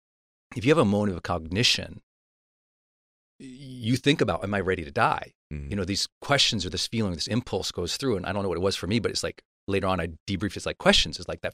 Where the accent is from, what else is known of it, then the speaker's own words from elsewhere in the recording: Montana, United States; And I'm from Montana. I didn't know where that was.